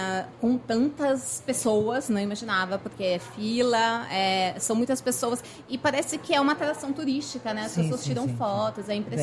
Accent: São Paulo, Brazil; Sou de São Paulo.

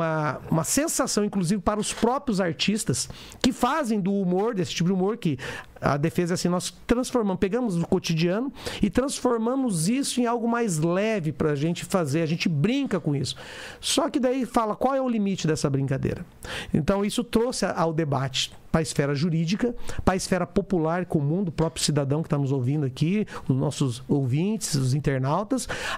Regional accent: Northeast Region, Brazil; porque eu sou nordestino

